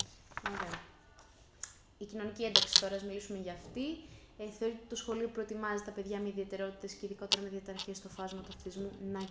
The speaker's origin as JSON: {"language": "Greek", "town": "Kalamata", "region": "Peloponnese", "country": "Greece", "said": "Δεν είμαι από εδώ, είμαι από την Καλαμάτα"}